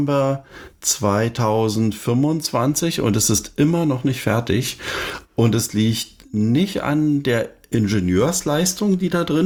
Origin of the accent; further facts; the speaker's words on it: East Germany, Germany; Du, ich bin Ossi